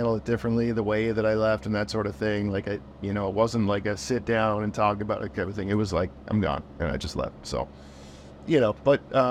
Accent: Norwood, Ontario, Canada; also born or lived in Peterborough / Toronto; So I was born in Peterborough, lived in Toronto for a bit with my parents when I was super young. They divorced, and then I ended up in Norwood.

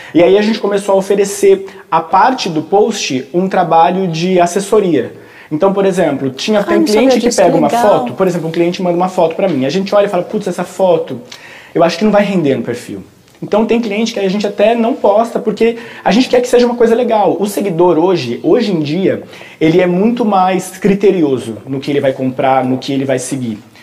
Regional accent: São Paulo, Brazil; also born or lived in Piracicaba; eu sou daqui de São Paulo e meus pais se mudaram para Piracicaba, que era onde o Arthur morava.

